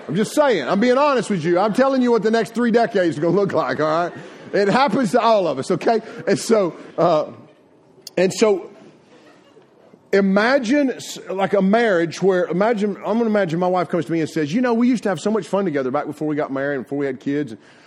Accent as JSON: {"language": "English", "region": "North Carolina", "country": "United States", "tie": "born or raised there", "said": "I'm from North Carolina, born and raised."}